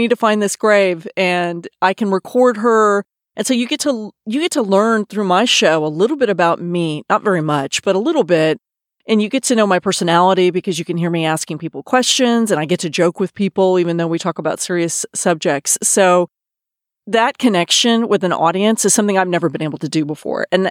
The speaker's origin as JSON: {"language": "English", "town": "Austin", "region": "Texas", "country": "United States", "tie": "born or raised there", "said": "I grew up in Austin, Texas, where I am now, but went several places in between coming back here."}